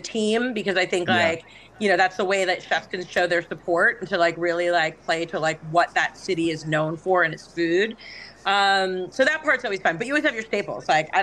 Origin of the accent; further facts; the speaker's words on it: California, United States; I represented the 49ers because I'm from California.